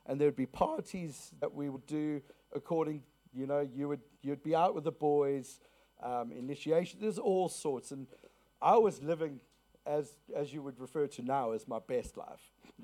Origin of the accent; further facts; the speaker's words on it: South Africa; I grew up in South Africa, and I was a young man.